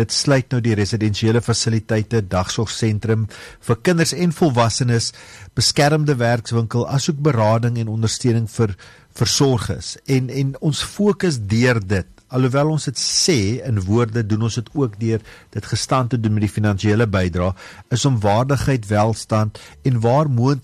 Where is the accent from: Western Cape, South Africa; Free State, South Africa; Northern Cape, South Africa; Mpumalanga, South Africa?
Western Cape, South Africa; Oudtshoorn; boerling van die Suid-Kaap, van Oudtshoorng. My ouers is nou nog in Mosselbaai